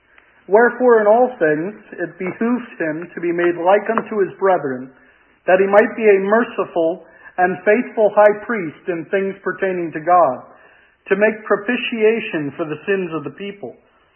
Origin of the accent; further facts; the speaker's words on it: Reading, Pennsylvania, United States; I'm from Reading, Pennsylvania, as was announced. That's about 1 hour northwest of Philadelphia. That's pretty much the same area I've grown up in.